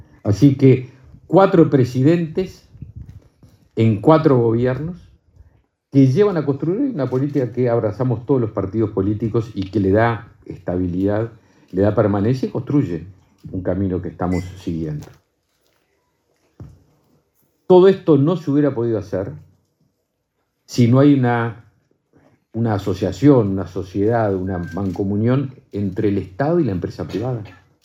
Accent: Uruguay

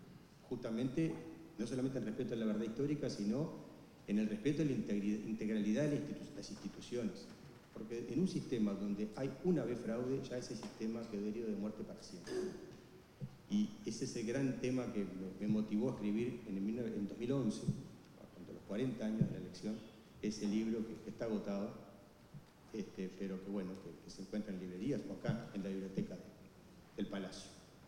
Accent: Uruguay; lo que nos caracteriza como uruguayos

